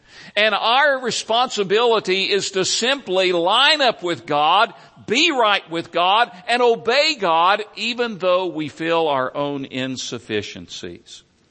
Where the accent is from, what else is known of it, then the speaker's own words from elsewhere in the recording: Tennessee, United States; I was raised in East Tennessee. I was in an unchurched family. I was reached for Christ through a Southern Baptist VBS at the age of 10 and surrendered to the call to preach at the age of 15 as a Southern Baptist.